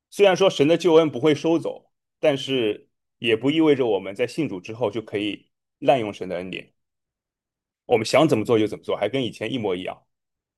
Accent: Shanghai, China; 在2014年的时候受洗的，所以有12年吧。对，然后我来自中国大陆，我来自上海，上海人。

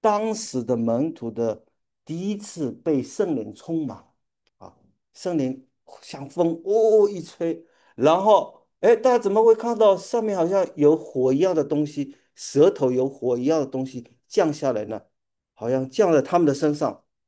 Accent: Wenzhou, Zhejiang, China; 比如说我是温州人，对吧？ 我会当然会讲温州话，对不对？但是我不会讲上海话，我也不会讲东北话，呵呵，或者说我不会讲广东话

